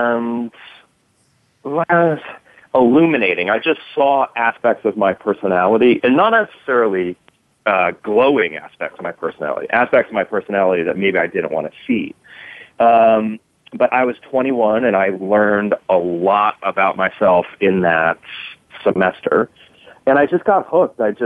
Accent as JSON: {"language": "English", "town": "Toledo", "region": "Ohio", "country": "United States", "tie": "born or raised there", "said": "I grew up in Ohio. I grew up in Toledo, Ohio, near Detroit"}